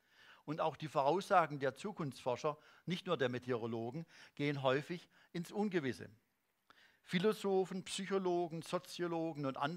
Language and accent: German; Germany; Etwa, ich komme ja aus Deutschland, die Wiedervereinigung Deutschlands